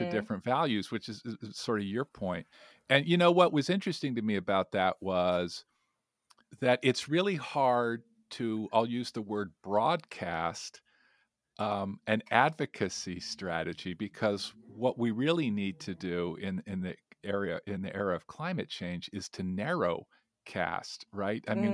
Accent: Las Vegas, Nevada, United States; I grew up in Las Vegas, and I know at least part of the area that he's talking about.

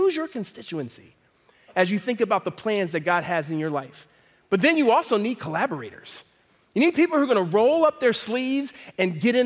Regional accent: Philadelphia, Pennsylvania, United States; I'm from Philadelphia, Pennsylvania.

